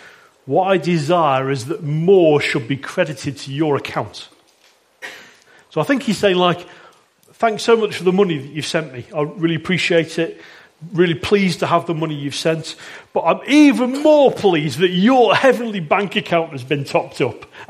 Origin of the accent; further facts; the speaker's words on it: United Kingdom; Maybe as British people, maybe most of us here today are British, and maybe it's a cultural thing.